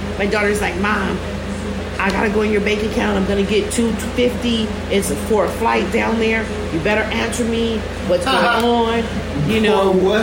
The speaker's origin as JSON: {"language": "English", "region": "New York", "country": "United States", "said": "I'm a New Yorker, so I love Philly."}